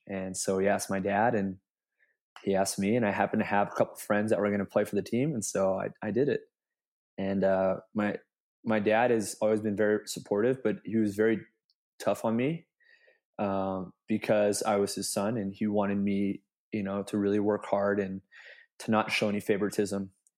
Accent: Long Beach, California, United States; I grew up in Long Beach, California.

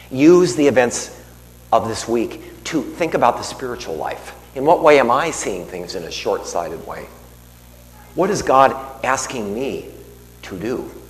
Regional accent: Ohio, United States; I grew up in Ohio, and I don't recall any strawberry fields in Ohio

